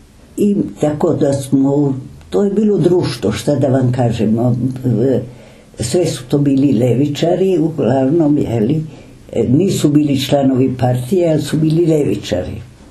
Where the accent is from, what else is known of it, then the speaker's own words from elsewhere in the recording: Istria County, Croatia; born there; ja sam rođena u Istri gde sam doživila prve nevolje nas koji smo, nismo bili Italijani.